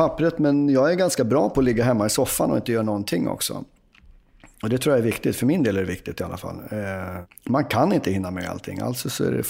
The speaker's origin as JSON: {"language": "Swedish", "town": "Uppsala", "region": "Uppsala County", "country": "Sweden", "said": "och jag är ju från Uppsala, så då blev det naturligt att hålla på"}